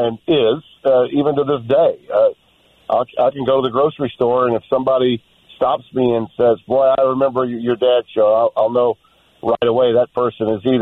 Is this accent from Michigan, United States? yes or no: no; Louisiana, United States; now in Connecticut, United States; when I left Baton Rouge in New Orleans and I moved up to Connecticut, as I was growing up in North Louisiana, we didn't do Mardi Gras parades.